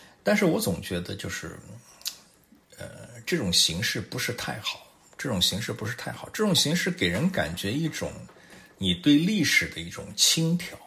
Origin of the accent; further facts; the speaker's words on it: Chengdu, Sichuan, China; 一样，我有很多故乡。这个我最心有归属的一个故乡就是成都啊